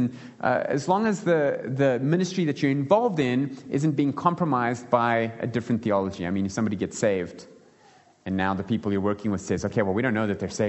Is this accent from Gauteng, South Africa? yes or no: yes; Gauteng, South Africa; I'm from Gauteng. I'm a blowbill